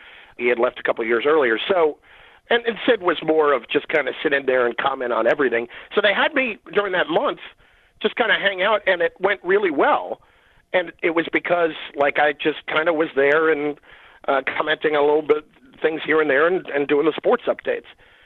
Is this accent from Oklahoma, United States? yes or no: no; New Jersey, United States; They took me out to Italian. I'm from New Jersey. I'm from New Jersey.